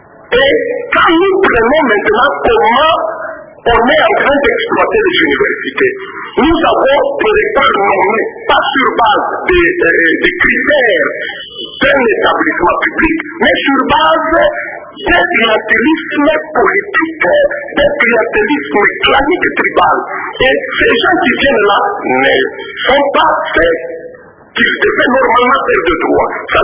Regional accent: Kasaï-Oriental, DR Congo; chez nous, en Kassai Oriental.

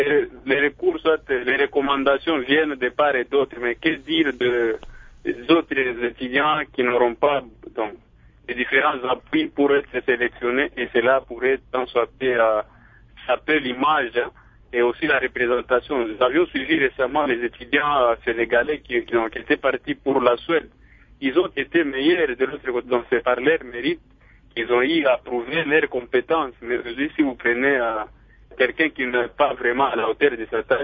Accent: DR Congo; ici chez nous en République démocratique du Congo.

